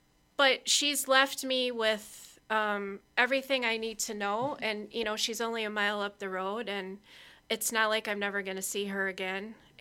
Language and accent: English; Wisconsin, United States; I grew up outside of Sauk City, and I went to Tower Rock Elementary School, which is a teeny tiny rural school.